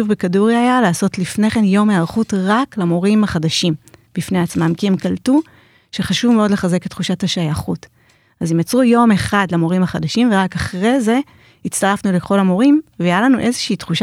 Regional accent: Jerusalem, Jerusalem District, Israel; אני כילדה גדלתי בירושלים בתקופה של פיגועים.

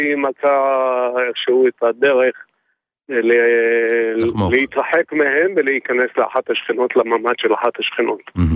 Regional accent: Jerusalem, Jerusalem District, Israel

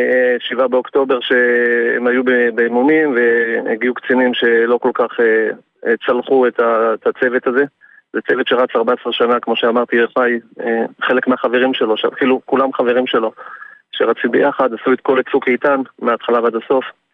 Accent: Netanya, Central District, Israel; אנחנו מנתניה. משפחה מנתניה.

